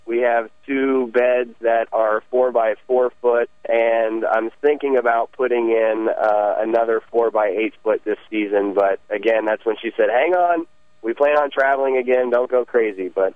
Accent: Cornelius, North Carolina, United States; I'm from Cornelius, North Carolina, just north of Charlotte, about 30 miles.

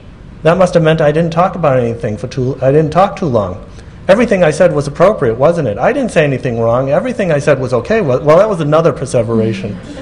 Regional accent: United States; I'm from the United States

